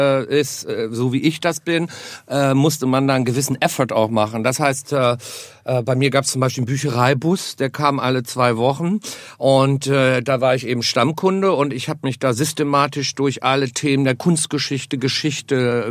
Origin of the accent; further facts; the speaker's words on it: Bad Oldesloe, Schleswig-Holstein, Germany; Ich komme eigentlich aus der Nähe von Bad Oldesloe im Kreis Stormarn. Das ist zwischen Hamburg und Lübeck.